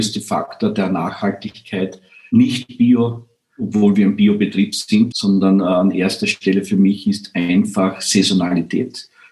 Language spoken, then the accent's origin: German; Frauenkirchen, Burgenland, Austria; Ich komme aus Frankenkirchen. Es liegt im Seewinkel im Osten Österreichs, ganz nahe an der ungarischen Grenze.